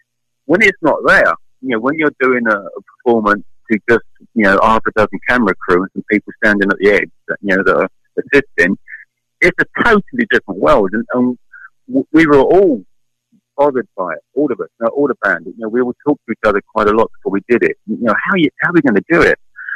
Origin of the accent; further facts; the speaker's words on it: United Kingdom; Yeah, I'm British, so I have a bias towards it.